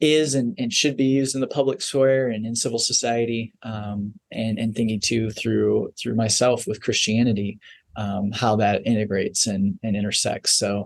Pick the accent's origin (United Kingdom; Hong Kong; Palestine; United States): United States; Indiana; I grew up in Indiana, northern Indiana, small town.